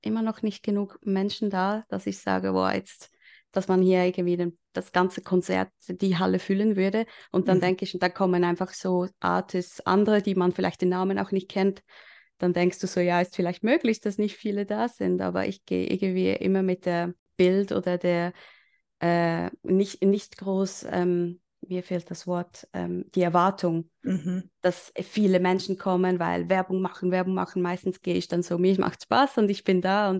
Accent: Switzerland; accent: Swiss German; Ich hoffe, dass mein Akzent, das muss ich nochmal sagen, nicht zu krass durchkommt

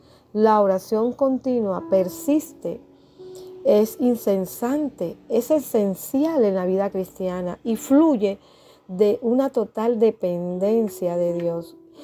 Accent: Ávila, Castile and León, Spain; de Ávila.

